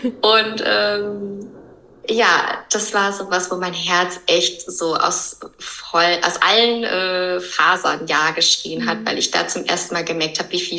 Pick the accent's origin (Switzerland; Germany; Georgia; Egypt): Germany; Höhr-Grenzhausen, Rhineland-Palatinate; also born or lived in Cologne, Germany; Haben vorher in Köln gewohnt, ursprünglich komme ich aber aus dem Westerwald